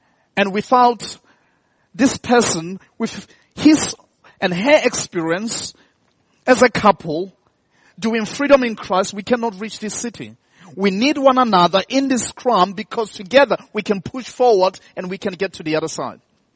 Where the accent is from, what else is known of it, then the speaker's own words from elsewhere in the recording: South Africa; I come from South Africa. We play rugby there.